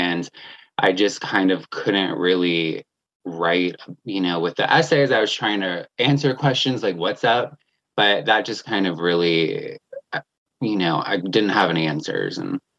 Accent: Florida, United States; But, you know, Florida, growing up in Florida, I love it. I love Florida so much.

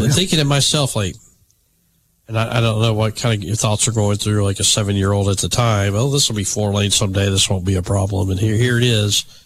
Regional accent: Birmingham, Alabama, United States; growing up in Birmingham, and, like, how many times are we going to fix I-20-59

